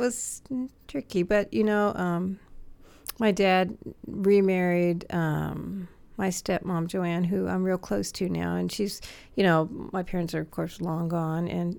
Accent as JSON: {"language": "English", "region": "Virginia", "country": "United States", "tie": "born there", "said": "I was born in Virginia. My dad was in the Marines for 20 years. And there's a base there in Quantico that they were at."}